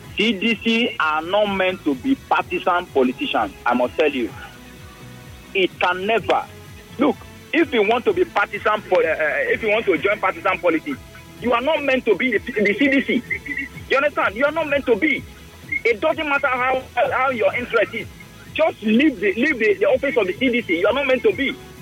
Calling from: Port Harcourt, Rivers, Nigeria; I'm calling from Ada George, Port Harcourt.

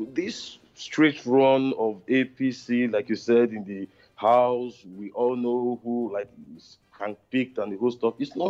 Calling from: Jakarta, Indonesia; I'm calling from Jakarta, Indonesia.

